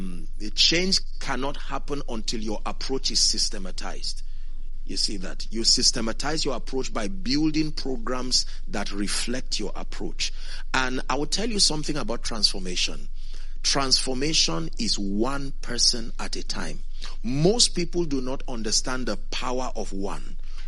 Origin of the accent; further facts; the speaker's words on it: Northern Nigeria, Nigeria; My hometown back in northern Nigeria